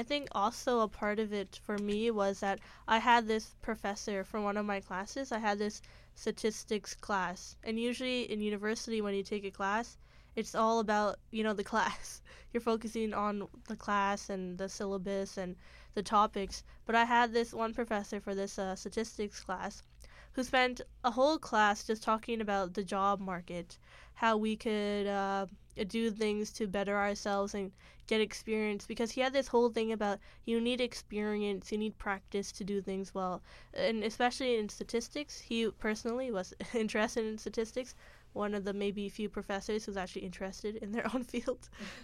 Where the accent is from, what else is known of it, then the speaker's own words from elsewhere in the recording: Surrey, British Columbia, Canada; I grew up in Surrey, BC, not too far away from Vancouver. And so I've always lived my life in that area.